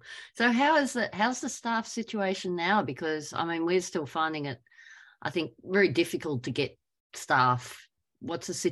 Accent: Sydney, New South Wales, Australia; growing up in Rouse Hill, that was really the edge of Sydney.

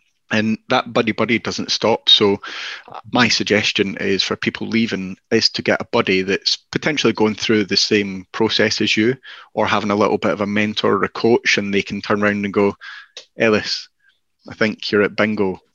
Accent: Scotland, United Kingdom; we are both Scottish

